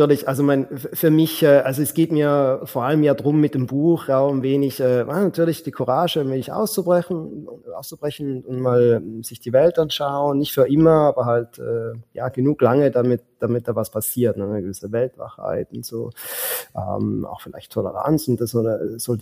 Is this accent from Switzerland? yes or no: yes; Switzerland; Jetzt gerade als Schweizer natürlich, ne?